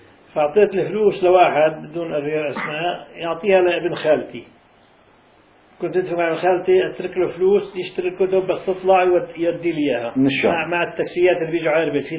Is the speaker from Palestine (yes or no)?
yes; Palestine; عندنا في فلسطين